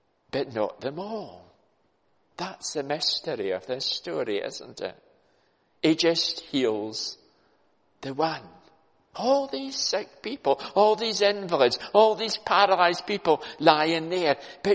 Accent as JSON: {"language": "English", "town": "Kelso", "region": "Scotland", "country": "United Kingdom", "tie": "born or raised there", "said": "I was brought up in the Borders in Kelso."}